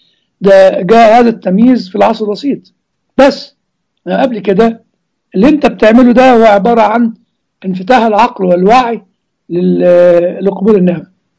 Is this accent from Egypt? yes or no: yes; Egypt; وانا اعتقد كان موجود عندنا في مصر بس مستخبي يعني تحت السجاده